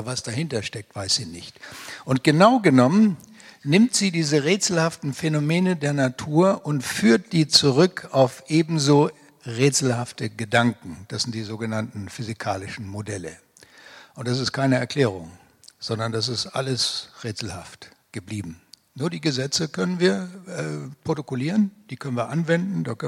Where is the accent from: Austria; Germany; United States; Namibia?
Namibia; Swakopmund, Erongo; in meinem Heimatort in Zwakopmund wiederholen oder sagen wir mal in Kapstadt.